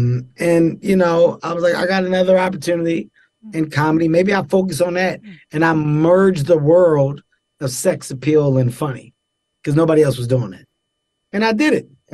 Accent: Thailand; now in United States; I grew up in Thailand.

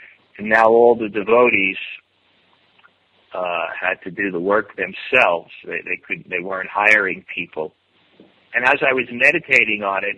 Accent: New York City, New York, United States; I grew up in New York City and my main samskar is for asphalt and cement and for crowds.

